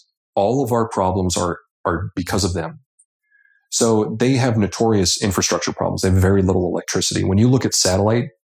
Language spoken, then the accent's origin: English; United States; I found out later that I wasn't allowed to go into the hotel because as an American, I would rape the women in the hotel.